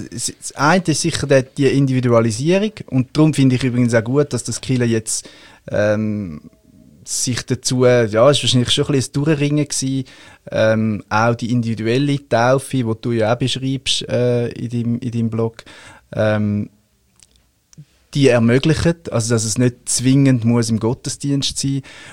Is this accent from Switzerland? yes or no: yes; Switzerland; now in Zürich, Switzerland; so in dem Dorf, wo ich aufgewachsen bin, es halt dazu gehört hat, dass ein Kind getauft wird